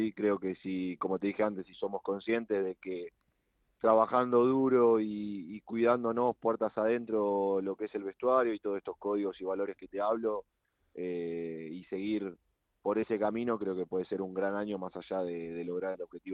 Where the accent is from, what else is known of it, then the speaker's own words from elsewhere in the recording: Argentina; now in Spain; para uno como argentino la verdad que es mucho más fácil